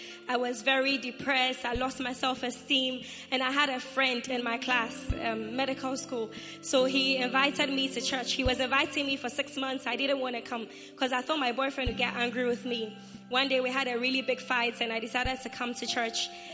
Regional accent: Ghana; And so I was an ordinary half-co girl who was growing up in Ghana.

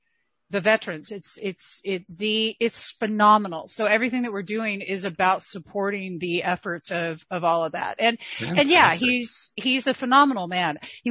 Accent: California, United States; I'm from California.

